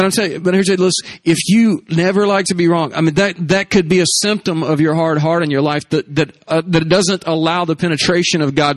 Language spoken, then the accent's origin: English; the South, United States; I know I'm from the South.